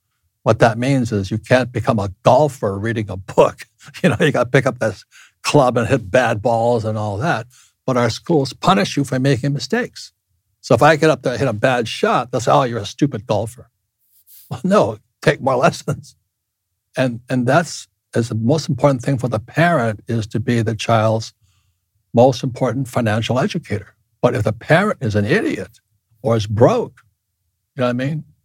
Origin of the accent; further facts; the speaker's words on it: United States; You know, and I'm Japanese American, a fourth generation. My family was locked up in concentration camps in California.